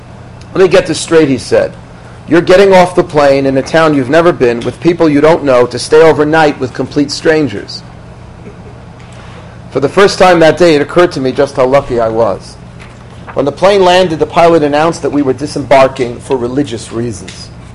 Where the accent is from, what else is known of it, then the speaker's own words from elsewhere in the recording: Aurora, Illinois, United States; The chassid used to work in my hometown of Aurora, Illinois.